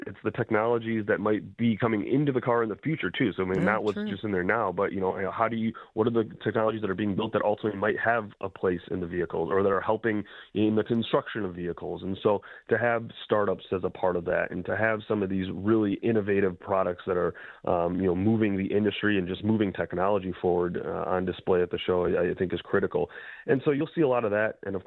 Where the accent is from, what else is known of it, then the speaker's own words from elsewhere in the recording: Detroit, Michigan, United States; You know, I grew up in Metro Detroit, and I went to auto shows as a kid